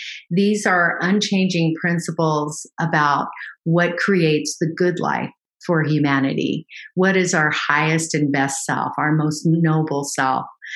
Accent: California, United States; So I grew up in California and worked at the local university there

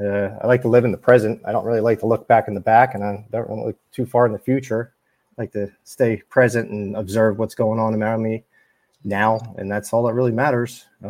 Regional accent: Marlton, New Jersey, United States; Well, I'm from Marlton, New Jersey. It's South Jersey. It's in Burlington County. Graduate high school up there.

